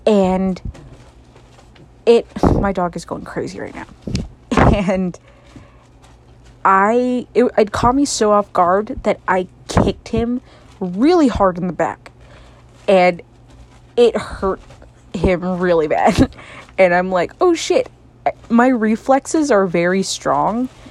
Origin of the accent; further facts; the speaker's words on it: United States; Well, in terms of America, because I'm American, there isn't any stereotype I really dislike.